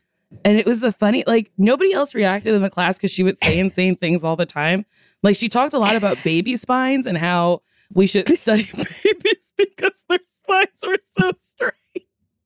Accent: Lincroft, New Jersey, United States; from Lincroft, New Jersey, and I like pie.

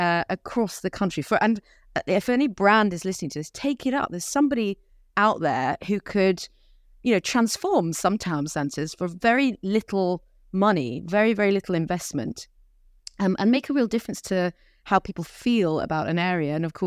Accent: Hastings, South East England, United Kingdom; who had moved to my hometown of Hastings and had painted the seafront with these lovely, great, big, beautiful letters on the shop shutters down there.

